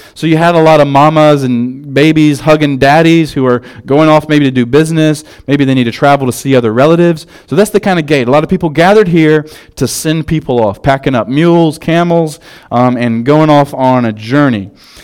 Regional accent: South Carolina, United States; I'm from South Carolina, and like it's kind of rural and mountains.

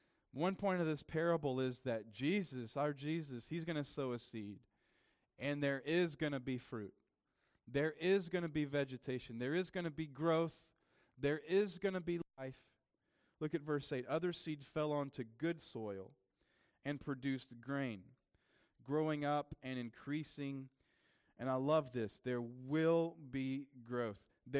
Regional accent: the South, United States; You ever met I'm from the South, and I know several farmer kind of guys.

